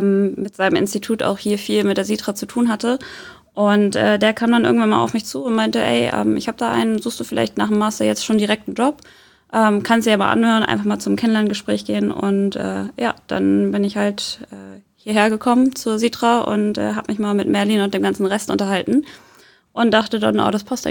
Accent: Soltau, Lower Saxony, Germany; also born or lived in Hamburg; Ich bin in Hamburg zwar geboren, bin aber aufgewachsen in Soltau.

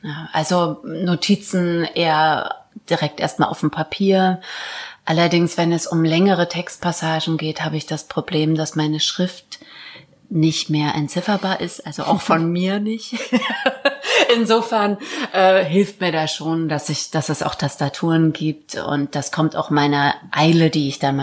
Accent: Mecklenburg-Vorpommern, Germany; now in Leipzig, Germany; oder ich komme ja sogar aus Vorpommern, also dieses flache Land mit dem großen Himmel und natürlich der Ostsee

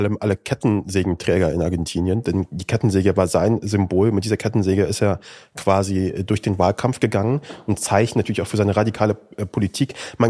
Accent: Kassel, Hesse, Germany; Ich bin in Kassel aufgewachsen.

